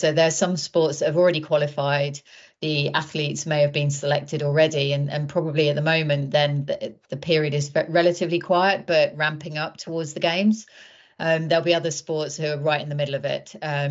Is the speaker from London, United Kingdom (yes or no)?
yes; Croydon, London, United Kingdom; Well, I was brought up at 5 o'clock on the M25. Went to school in Croydon. And went to Nottingham University. So moved out of area to go to university